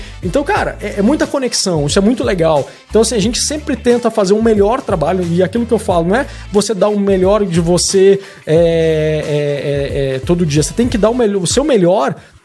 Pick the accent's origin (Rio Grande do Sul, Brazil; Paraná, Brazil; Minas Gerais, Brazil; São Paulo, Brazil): Rio Grande do Sul, Brazil; now in Brasília, Brazil; Desde que eu cheguei em Brasília, eu sou gaúcho, cheguei em Brasília há 8 anos atrás, 10 anos atrás, nem me lembro mais, enfim.